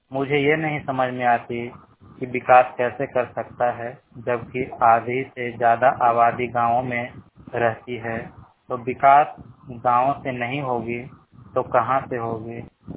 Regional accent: Sarkain, Bihar, India; मेरा घर है सरकाइन, जो कि जिला पटना में पड़ता है।

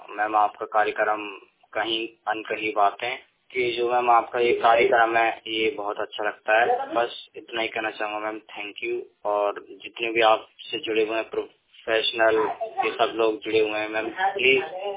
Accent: Umrara, Uttar Pradesh, India; उत्तर प्रदेश डिवाई से बात कर रहा हूँ। मेरा गांव उमरारा है, मेरी तहसील डिवाई, जिला बुलंदशहर।

